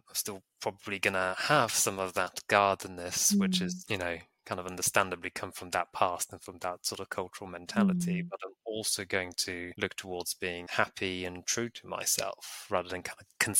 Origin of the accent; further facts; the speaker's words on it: Bulgaria; So, you know, I come from Bulgaria, where people still hold, quite a few people still hold a very sort of homophobic, you know, racist, sexist sort of views